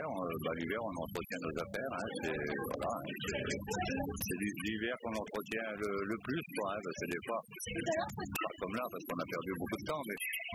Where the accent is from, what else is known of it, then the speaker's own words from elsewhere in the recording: Lisieux, Normandy, France; Mais on est Normand d'origine. On est du côté de Lisieux. On est à côté de Lisieux.